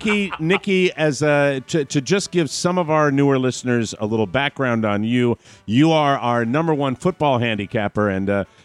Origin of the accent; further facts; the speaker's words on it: Ireland; But being that I am an Irishman and occasionally that glass not only is half full, but there's a half empty glass there as well